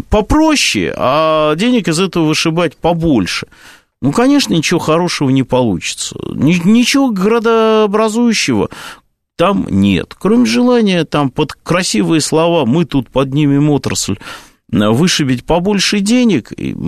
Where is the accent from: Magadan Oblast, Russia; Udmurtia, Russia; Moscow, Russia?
Moscow, Russia; Я оцениваю это как москвич.